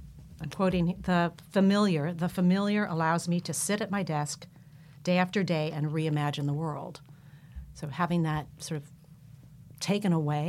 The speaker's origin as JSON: {"language": "English", "region": "California", "country": "United States", "said": "I'm a Californian. This is something that both attracts me and always disturbs me about the state."}